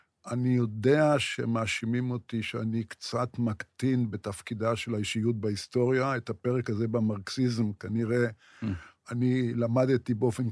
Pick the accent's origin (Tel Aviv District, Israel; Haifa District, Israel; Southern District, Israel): Tel Aviv District, Israel; Ramat Gan; now in Negev, Israel; ועברתי בגיל 7 לרמת גן, יום אחרי שכבשו את הכפר סלמה.